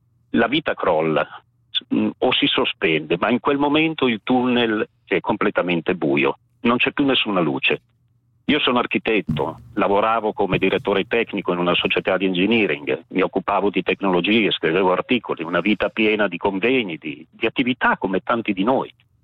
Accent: Verbania, Piedmont, Italy; io sono di Verbania sul Lago Maggiore

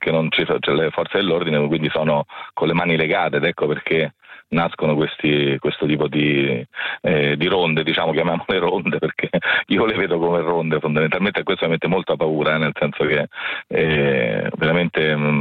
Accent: Rome, Lazio, Italy; io sono di Roma comunque, quindi sto nelle zone esattamente dove stanno Cicalone e Company.

